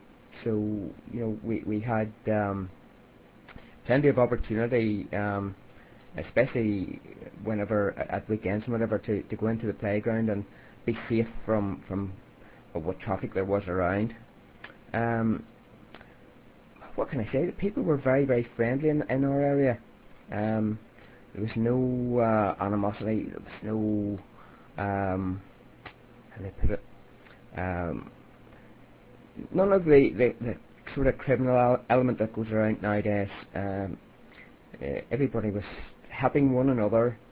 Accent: Belfast, Northern Ireland, United Kingdom; in my early days, like growing up in Belfast, especially, it was very much mixed.

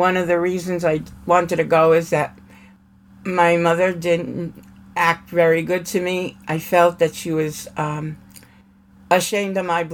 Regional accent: Brooklyn, New York, United States; I was born in Brooklyn, New York.

